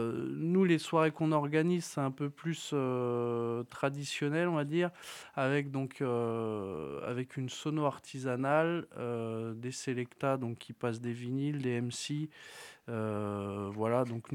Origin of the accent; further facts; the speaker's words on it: Crépy-en-Valois, Hauts-de-France, France; now in Compiègne, France; Je suis arrivé à Compiègne il y a un peu plus de 3 ans. Je suis originaire de l'Oise, de Crépy-en-Valois. Après, bon, j'ai un peu vadrouillé, notamment dans le nord de la France. Et après, je suis revenu ici, je me suis installé à Compiègne.